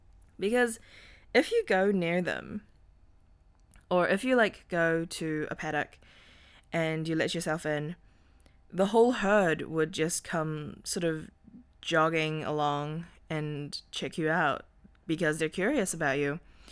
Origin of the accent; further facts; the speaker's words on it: New Zealand; For those of you who don't know, I am from New Zealand.